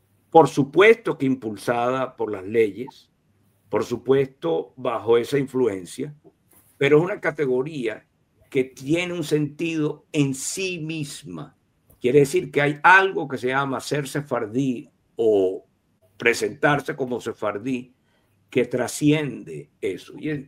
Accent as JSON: {"language": "Spanish", "country": "Venezuela", "said": "Lo puedo decir por mi país de origen, Venezuela."}